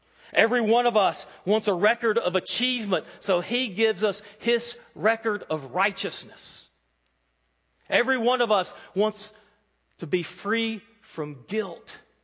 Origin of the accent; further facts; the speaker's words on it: Georgia, United States; Where I grew up outside of Atlanta, our county was clearly divided into two sections.